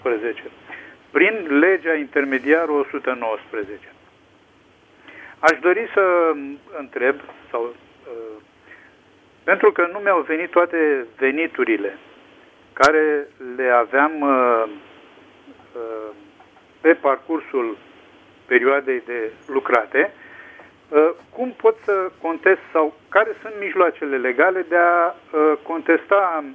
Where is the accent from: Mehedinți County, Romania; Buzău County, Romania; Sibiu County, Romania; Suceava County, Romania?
Buzău County, Romania; Buzău; și sunt din Buzău.